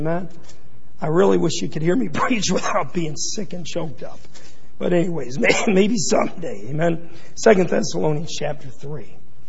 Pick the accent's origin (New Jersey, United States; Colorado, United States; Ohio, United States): Ohio, United States; Ridgeville; I grew up here in Ridgeville. I played in that stadium over there many times.